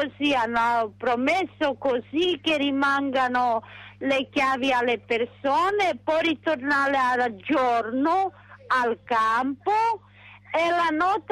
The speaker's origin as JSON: {"language": "Italian", "town": "Bergamo", "region": "Lombardy", "country": "Italy", "tie": "born there", "lives_now": "Rome, Italy", "said": "Sì, sono nata a Bergamo."}